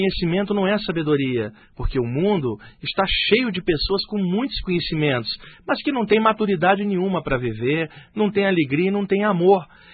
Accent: Rio de Janeiro, Brazil; desde pequeno, lá no Rio de Janeiro, onde eu nasci, a minha avó, que era muito católica

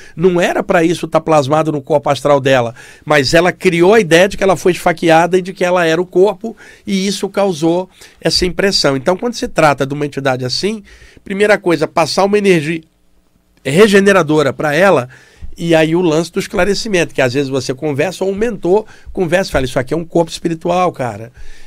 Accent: Rio de Janeiro, Brazil; Como eu cresci na Baixada Fluminense, tinham pessoas de todas as áreas, muitos imigrantes do Nordeste estavam ali, inclusive minha mãe, que era baiana, bem morena, meu pai, branco, filho de portugueses

